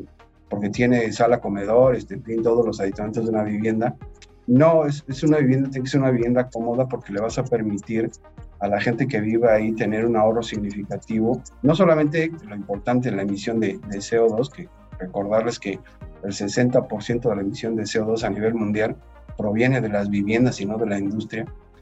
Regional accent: Mexico; tenemos que aprovechar como país, como mexicanos

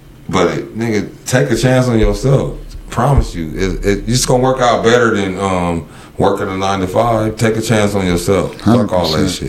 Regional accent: Los Angeles, California, United States; Born and raised in LA.

